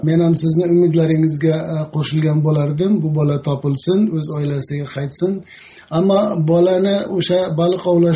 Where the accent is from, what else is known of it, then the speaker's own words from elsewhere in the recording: Fergana, Fergana Region, Uzbekistan; mening o'zimning shahrim 2000-3000 yillik tarixi bor Farg'ona shahrim qadriyatliroq emasmi menga?